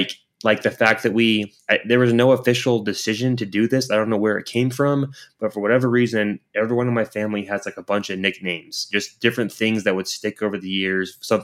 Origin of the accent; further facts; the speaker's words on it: Idaho, United States; now in Utah, United States; Just saying, I grew up in Idaho and then I came down to Utah to go to school, BYU in Provo.